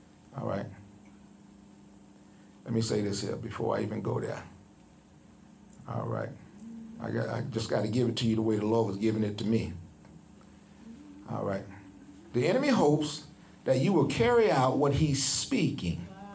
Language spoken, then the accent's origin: English; West Cocoa, Florida, United States; I grew up out in West Cocoa.